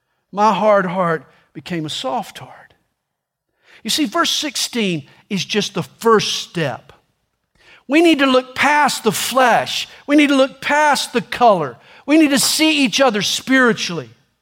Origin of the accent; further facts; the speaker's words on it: the South, United States